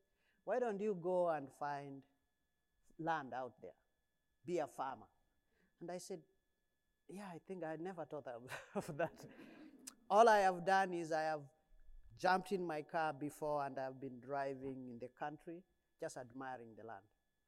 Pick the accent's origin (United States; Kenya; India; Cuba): Kenya; moved away; I am originally from Kenya. I came to this country in 2004. When I came to this country, I grew up in a village in Kenya, farming and all that.